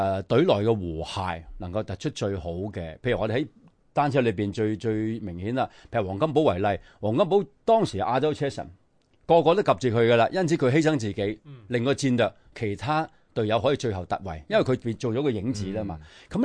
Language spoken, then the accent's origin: Cantonese; Guangdong, China; 我哋广东人都要叻噶，广东。